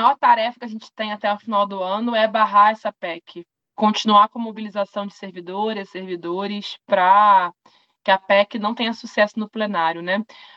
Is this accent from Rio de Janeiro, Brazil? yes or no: yes; Rio de Janeiro, Brazil; Eu cresci no Fonseca, ali